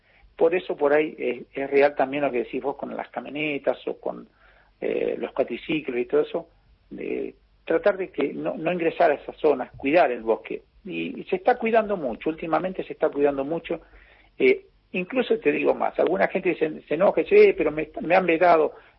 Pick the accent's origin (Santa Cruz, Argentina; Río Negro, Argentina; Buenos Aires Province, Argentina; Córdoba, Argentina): Santa Cruz, Argentina; Río Turbio; te voy a llevar para que vos conozcas la historia de mi pueblo, por qué somos, por qué estamos en Río Turbio nosotros.